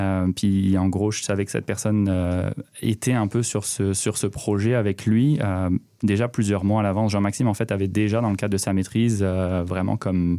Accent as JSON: {"language": "French", "town": "Tahiti", "region": "Windward Islands", "country": "French Polynesia", "tie": "born or raised there", "also_born_or_lived": "France", "moved": "yes", "lives_now": "Montreal, Canada", "said": "Français, immigré à Montréal depuis 10 ans, bientôt 11. Je suis né en France. J'ai grandi sur la petite île de Tahiti en Polynésie française, pas très loin de Bora Bora, que beaucoup de gens connaissent. J'ai immigré à Montréal en 2013."}